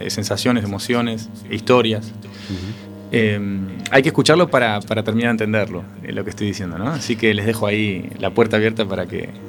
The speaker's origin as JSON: {"language": "Spanish", "country": "Argentina", "moved": "yes", "said": "Yo me fui de Argentina, pero no me siento lejos. Tiene que ver con esto del disco que hablamos, ¿no? De sentirme bien argentino."}